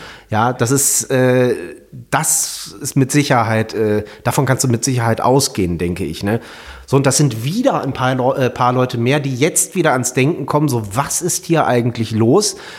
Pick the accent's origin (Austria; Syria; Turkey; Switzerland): Syria; German is a second language; now in Germany; ich komme aus Syrien, so, da passiert das täglich.